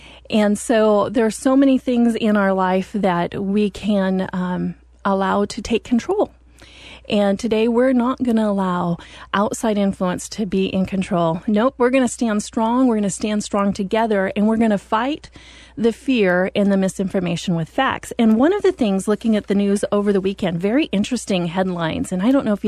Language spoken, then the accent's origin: English; Oregon, United States; It's fun being in Oregon. I'm from Oregon originally, graduated from high school, but I've had all these wonderful adventures across the country